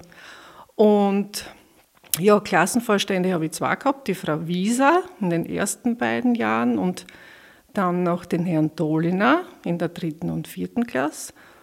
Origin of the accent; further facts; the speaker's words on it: Tieschen, Styria, Austria; Ich bin eine gebürtige Tischnerin. Das heißt, wir Tischnerkinder sind damals in die Hauptschule nach Bad Radkersburg gefahren. Das war 1979 bis 1983.